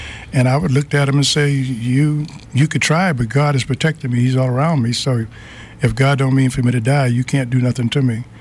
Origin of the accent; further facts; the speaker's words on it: New York, United States; And being a New Yorker myself, and I had read his book